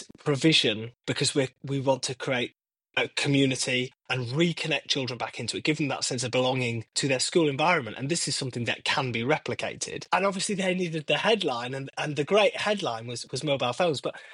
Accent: Darlington, North East England, United Kingdom; I certainly think of my schooling growing up in the Northeast, how rich it was. You know, I went to school in Darlington, I went to a comprehensive school

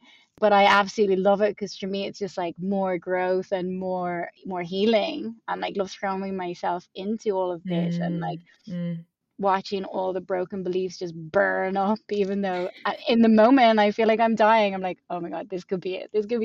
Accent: Ireland; I'm Irish. I come from a small island where being different is not cool.

